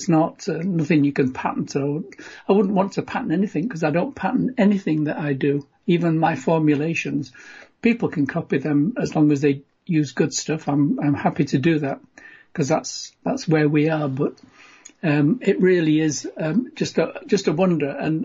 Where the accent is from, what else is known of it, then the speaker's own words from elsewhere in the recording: England, United Kingdom; accent: English; Hope you can understand my English accent.